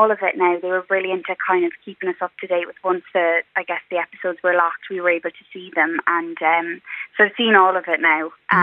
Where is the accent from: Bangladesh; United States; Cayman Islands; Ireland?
Ireland; Cork, Munster; So I grew up in Cork